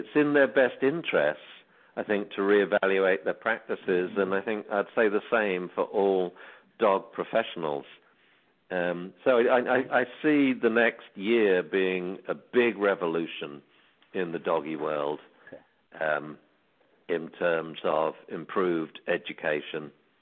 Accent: England, United Kingdom; I like writing. I like words. I'm English, you know.

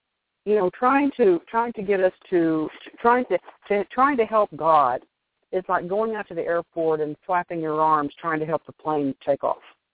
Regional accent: Midwest, United States; accent: Midwest; My Midwest accent is just so boring.

